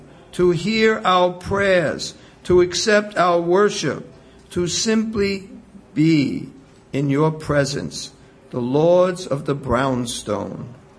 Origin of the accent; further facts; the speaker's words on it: New York, United States; now in Boston, United States; So I moved in the temple here in Boston. I'm from New York, and I wanted to get a little further away from my family. So I came to Boston.